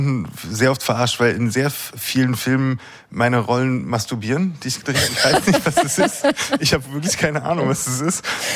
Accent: Bavaria, Germany; ich bin witzigerweise parallel zu dem Dreh, habe ich mich entschieden, nach Oberbayern zurückzuziehen, wo ich herkomme.

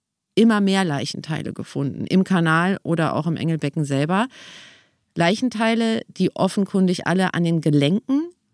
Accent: Berlin, Germany; born there; als gebürtige Berlinerin

